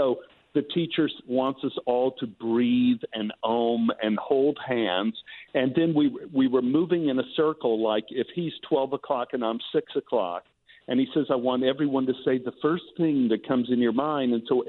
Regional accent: West Virginia, United States; I came from West Virginia, and my original initials are what you said.

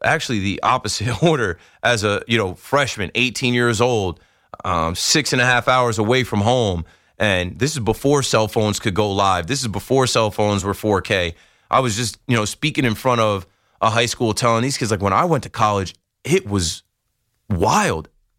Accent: Ocean Township, New Jersey, United States; You know, when I was growing up in Ocean Township playing football, I knew it was my only way out.

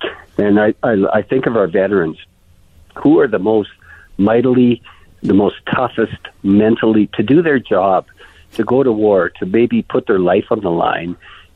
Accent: Canada; you know, I'm Canadian

